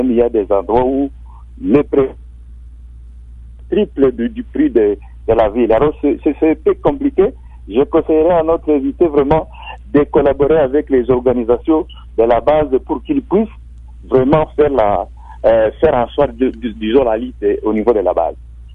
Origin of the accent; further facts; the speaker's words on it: Butembo, North Kivu, DR Congo; de Boutembo, coordinateur et de groupe en décidant de Boutembo